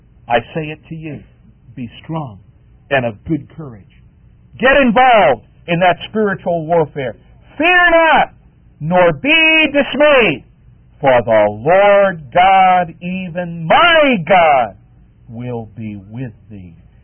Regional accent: Long Island, New York, United States; I grew up in Long Island, in an old duck farm country up there.

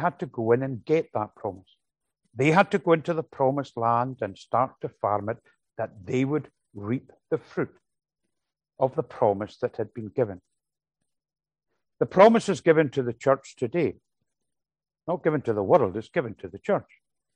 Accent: Glasgow, Scotland, United Kingdom; I think back when I was young, I was brought up in the Free Church, and the congregation that I was in Glasgow, the balcony upstairs

